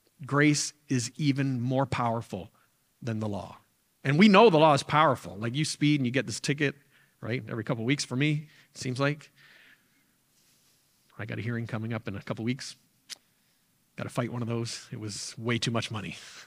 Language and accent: English; the Maritimes, Canada; I grew up in the Maritimes.